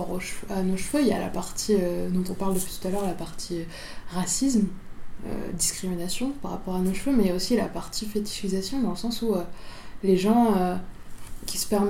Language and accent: French; Hauts-de-France, France; Du coup, moi à la base je suis du Nord